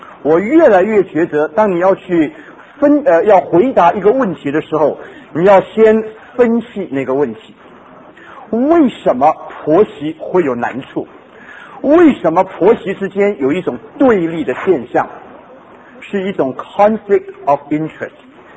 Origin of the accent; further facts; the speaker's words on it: China; 那么我们中国人，我觉得我们这一代